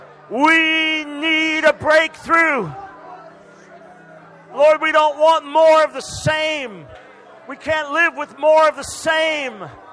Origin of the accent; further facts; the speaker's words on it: New York, United States; being on the radio every day in New York, being a New Yorker myself